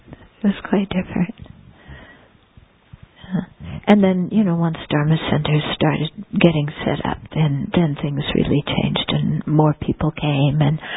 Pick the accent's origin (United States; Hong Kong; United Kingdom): United Kingdom; being a Brit so you could have a visa so you could stay there.